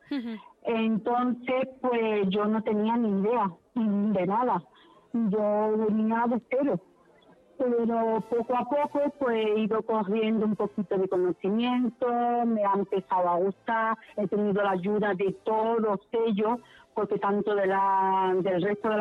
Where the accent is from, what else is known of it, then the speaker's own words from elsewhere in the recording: Ceuta, Spain; now in Antequera, Spain; Yo soy de Ceuta, por motivos del trabajo, pues nos tuvimos que venir aquí a Antequera. Y ya te digo, pues son 20, 24 años lo que yo conozco la cofradía de la Pollinica